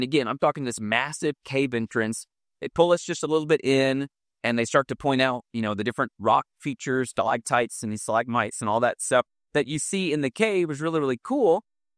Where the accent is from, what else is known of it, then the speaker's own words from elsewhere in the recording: Kansas City, Missouri, United States; I'm from Kansas City, Missouri, so it's about 3.5 hours north of Branson. So I grew up making a lot of trips to that area